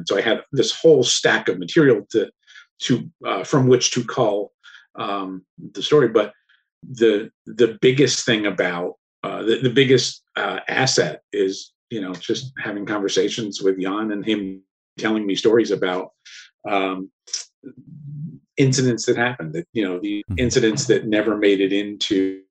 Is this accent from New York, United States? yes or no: yes; Hudson Valley, New York, United States; also born or lived in Florida; I grew up in the Hudson Valley. So grew up in the Hudson Valley, spent a few years in Florida for the late lamented CrossGen Comics.